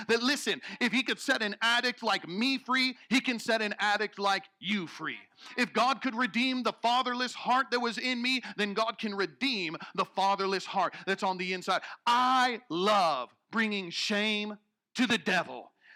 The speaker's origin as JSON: {"language": "English", "region": "Illinois", "country": "United States", "tie": "born or raised there", "said": "I was driving from my hometown in central Illinois from Dallas, Texas."}